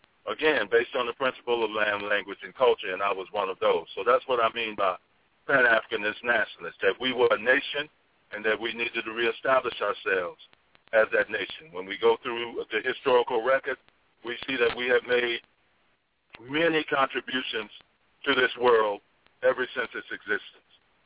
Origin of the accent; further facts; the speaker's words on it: Mississippi, United States; My family was from Mississippi. I was born in Mississippi. I was from the South.